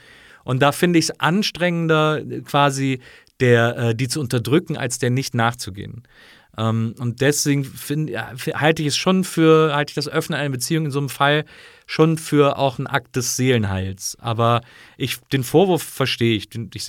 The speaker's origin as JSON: {"language": "German", "region": "Rhineland", "country": "Germany", "tie": "born or raised there", "said": "aber ich bin ja im Rheinland aufgewachsen"}